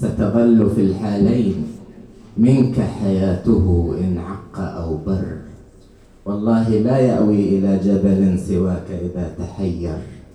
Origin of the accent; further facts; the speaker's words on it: Al Omran, Eastern Province, Saudi Arabia; born there; هنا على بعد 5 كيلومترات من مسقط رأسي العمران.